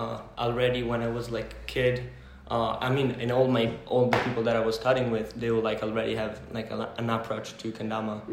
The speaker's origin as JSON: {"language": "English", "town": "Rome", "region": "Lazio", "country": "Italy", "second_language": "English", "said": "I'm from Rome in Italy"}